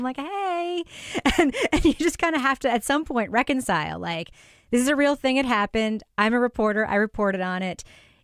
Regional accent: New York, United States; growing up in New York, I remember a lot of crime stories.

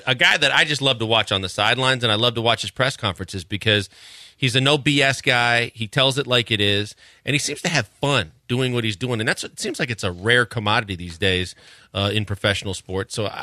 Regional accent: Wisconsin, United States; I'm from Wisconsin, so I know the value of a tailgate party.

